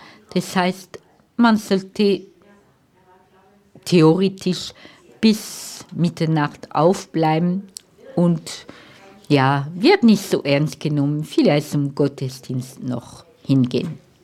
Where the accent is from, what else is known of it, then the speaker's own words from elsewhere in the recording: Bavaria, Germany; Aber wir können es nicht wie zum Beispiel bei uns in Bayern vergleichen.